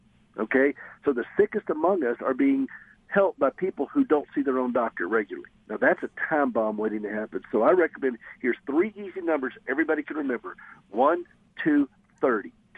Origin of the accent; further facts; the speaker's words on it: the South, United States; Now, I'm from the South, so I talk like that. This is how I really talk, y'all.